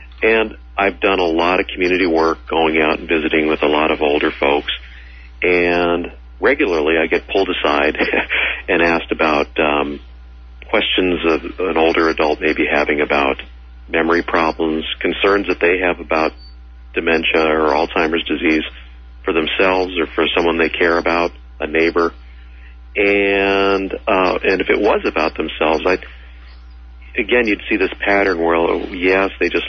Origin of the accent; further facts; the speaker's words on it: Austin, Texas, United States; born there; I was born in Texas, Austin, Texas.